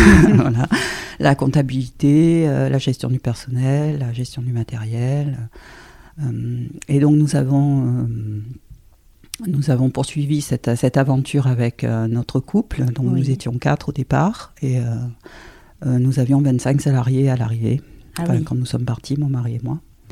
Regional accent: Toulon, Provence-Alpes-Côte d'Azur, France; moi, je suis toulonnaise. Oui. Je suis née à Toulon, j'ai fait toutes mes études à Toulon et j'ai poursuivi à Marseille. Et mon mari est arrivé à Toulon aussi très jeune, quand il avait 6 ans, donc on est vraiment du coin.

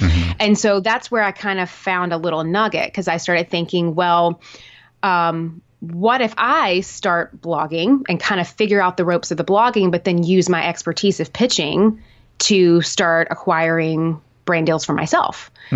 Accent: Nashville, Tennessee, United States; moved away as an adult; also born or lived in New York; I'm from Tennessee, originally from Nashville, went to the University of Tennessee, moved to New York over 10 years ago

